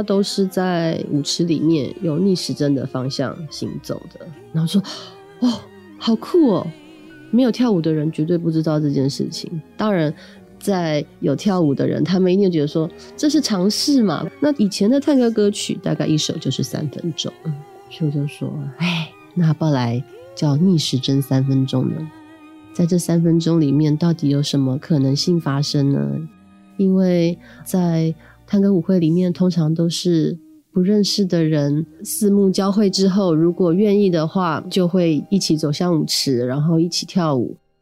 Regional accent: United States; 因为我从小在美国长大，然后我又是外省人，所以我听不懂台语，所以也很少听台语老歌。

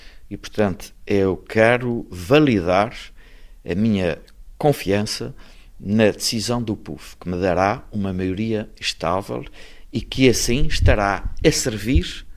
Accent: Azores, Portugal; sendo açoriano

